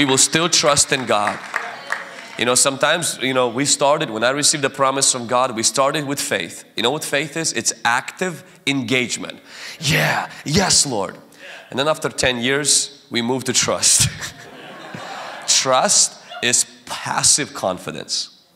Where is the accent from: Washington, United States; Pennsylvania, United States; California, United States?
Washington, United States; I'm from Washington State. And in Washington State, we have two campuses there.